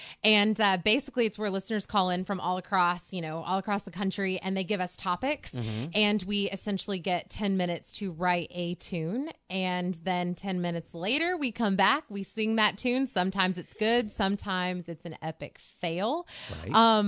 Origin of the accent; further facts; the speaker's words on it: Dallas, Texas, United States; Growing up, music was a big part of my life.